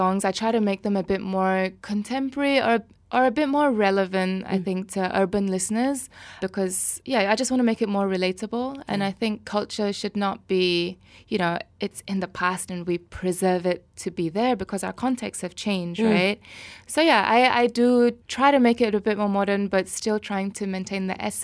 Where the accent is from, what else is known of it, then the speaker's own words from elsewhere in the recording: Kuching, Sarawak, Malaysia; Born and bred in Kuching.